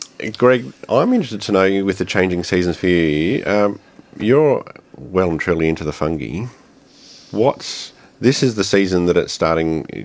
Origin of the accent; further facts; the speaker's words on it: Adelaide, South Australia, Australia; now in Melbourne, Australia; I grew up in Adelaide, and having moved over to Melbourne many years ago